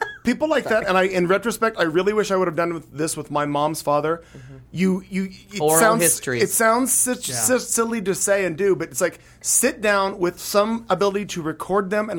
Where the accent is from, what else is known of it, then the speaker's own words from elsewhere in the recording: Missouri, United States; Bob is from my home state of Missouri, so there was a little connection with him.